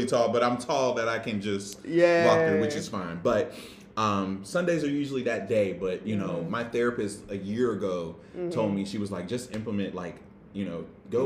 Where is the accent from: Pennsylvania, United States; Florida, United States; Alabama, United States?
Pennsylvania, United States; I mean, I'm from Pennsylvania, but Manassas, PA, in the Westmoreland County area.